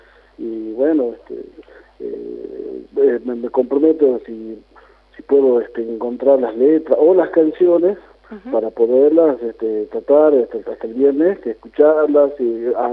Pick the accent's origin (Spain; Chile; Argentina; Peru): Argentina; La Quiaca, Jujuy; born there; el saludo muy inmenso para el lugar donde yo nací, para La Quiaca, y a los maestros que están ahí, y de toda la Puna